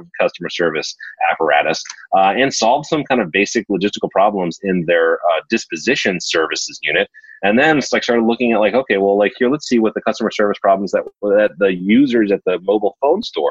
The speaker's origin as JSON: {"language": "English", "region": "West Virginia", "country": "United States", "tie": "born there", "said": "well, I was born in West Virginia, which is a really weird place to start."}